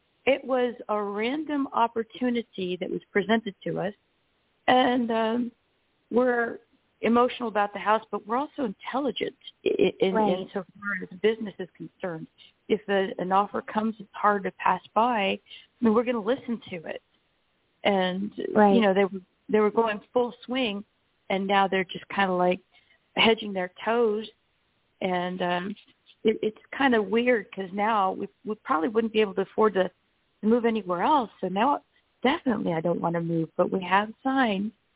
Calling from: Florida, United States; Central Florida.

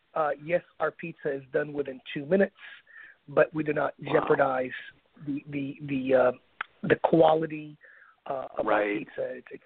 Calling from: San Antonio, Texas, United States; I am calling from Alamo City, Urban Bricks headquarters.

